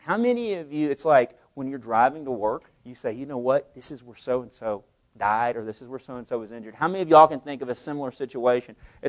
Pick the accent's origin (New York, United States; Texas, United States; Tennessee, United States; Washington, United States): Texas, United States; Vernon; I am from Vernon, Texas. How many of you know where Vernon, Texas is?